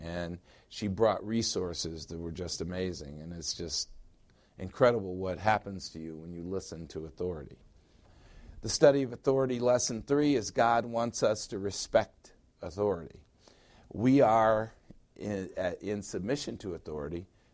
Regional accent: Illinois, United States; Because I grew up in Illinois. I lived in Illinois for 40 years.

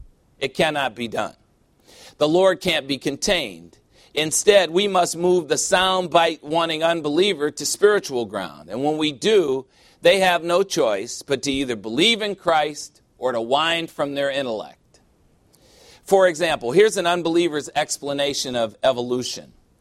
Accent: United States; I am not an African American. I resent the term. I'm an American.

